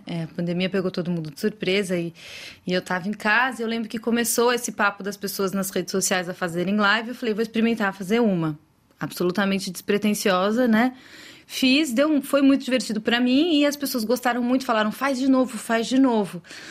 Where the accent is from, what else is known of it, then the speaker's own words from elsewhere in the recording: São Paulo, Brazil; porque eu sou de São Paulo, né? Então, foi uma experiência diferente.